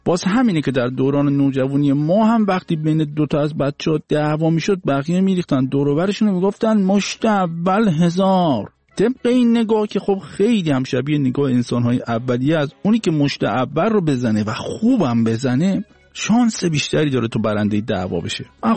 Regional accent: Shiraz, Fars, Iran; born there; و متولد شیرازم هستم

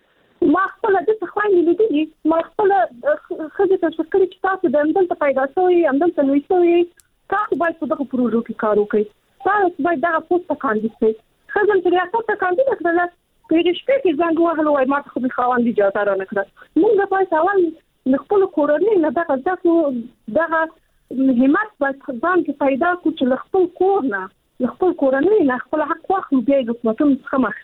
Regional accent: Afghanistan; زه خپله په افغانستان کې پیدا شوی، په افغانستان کې لویه سوم

